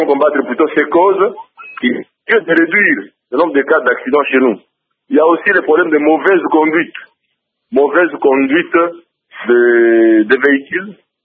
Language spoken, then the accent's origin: French; Mbuji-Mayi, Kasaï-Oriental, DR Congo; la cause numéro un chez nous en Mbujimayi